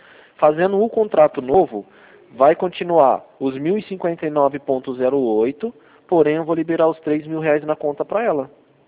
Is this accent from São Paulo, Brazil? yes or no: yes; Rio Claro, São Paulo, Brazil